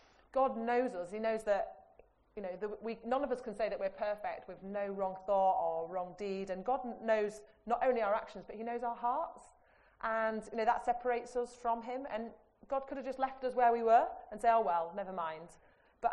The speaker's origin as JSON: {"language": "English", "region": "Yorkshire and the Humber", "country": "United Kingdom", "said": "I'm from Yorkshire"}